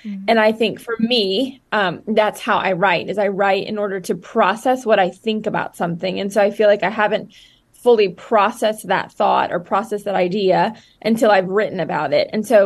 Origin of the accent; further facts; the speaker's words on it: Dallas, Texas, United States; And I grew up in the Dallas area, so Dallas, Texas, and then have lived all over, but I have roots in the South and in the South in America.